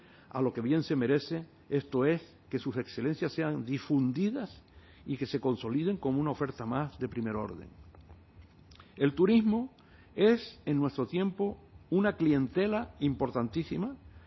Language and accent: Spanish; Canary Islands, Spain; Canarias, donde nací y he vivido y actuado casi toda mi vida. Me siento español de Canarias